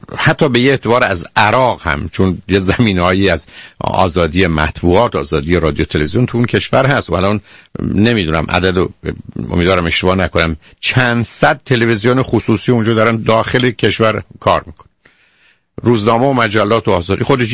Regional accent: Iran; به عنوان یه ایرانی

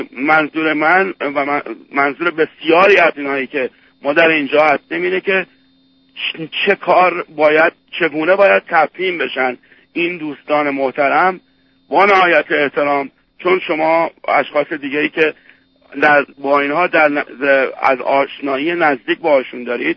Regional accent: Iran; now in Los Angeles, United States; من به عنوان یک ایرانی که در امریکا در لس آنجلس دارم زندگی میکنم

